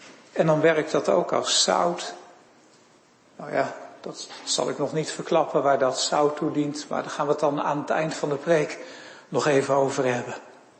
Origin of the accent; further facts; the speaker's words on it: Weststellingwerf, Friesland, Netherlands; waar ik vandaan kom, in West-Ellingwerf, daar heb je er ook meer sporen van dan in de rest van Nederland.